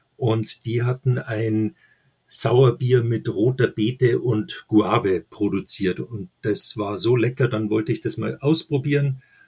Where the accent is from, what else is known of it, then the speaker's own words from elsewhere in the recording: Munich, Bavaria, Germany; ich bin waschechter Münchner und bin hier geboren, aufgewachsen und bin nach über 50 Jahren mal rausgezogen in den Speckgürtel von München. Bin im Nordosten von München, ganz in der Nähe von der Schweiger Brauerei